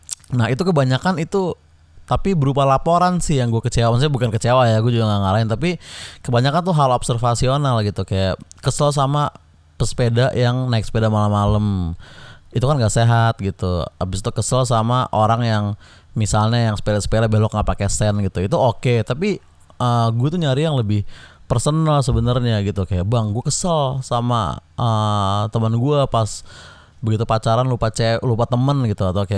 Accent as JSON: {"language": "Indonesian", "country": "Indonesia", "tie": "born there", "said": "kenapa gue harus lahir di Indo sih gitu."}